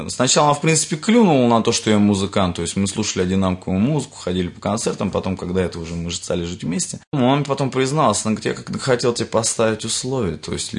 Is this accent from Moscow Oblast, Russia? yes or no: yes; Moscow Oblast, Russia; Все московские, то есть, группы были, и мы вот одни из Подмосковья приехали